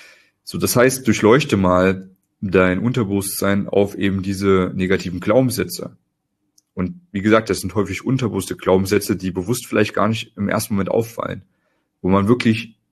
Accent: East Germany, Germany; born there; ich bin ja in Ostdeutschland geboren, man hört es mir vielleicht nicht mehr an.

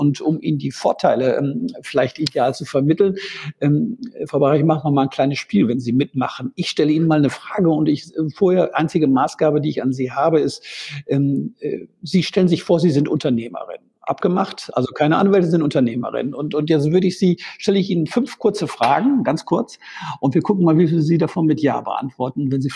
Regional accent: Münster, North Rhine-Westphalia, Germany; born there; ich komme gebürtig aus Münster

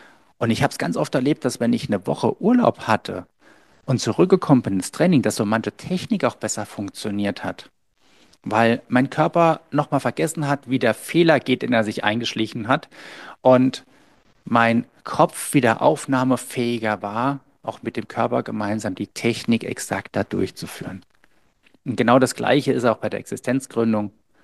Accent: Saarland, Germany; im Saarland, wo ich groß geworden bin

